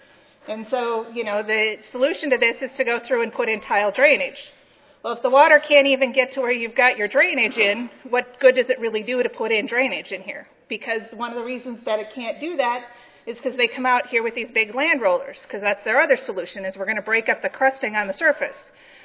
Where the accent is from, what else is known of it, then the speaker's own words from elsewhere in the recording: Minnesota, United States; I'm originally from Minnesota, so my family's farm is not too far away from this area in Morris, Minnesota.